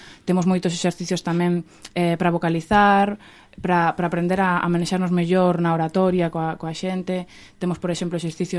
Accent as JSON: {"language": "Galician", "town": "Ferrol", "region": "Galicia", "country": "Spain", "said": "eu son actriz, adícome ao teatro e á televisión, son de Ferrol"}